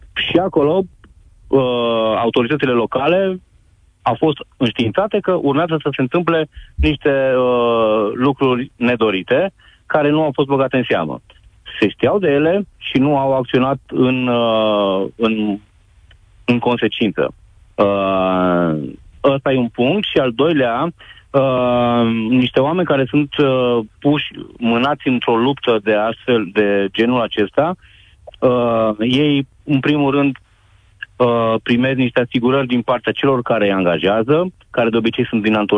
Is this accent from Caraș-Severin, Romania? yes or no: no; Cluj-Napoca, Cluj County, Romania; sunt din Cluj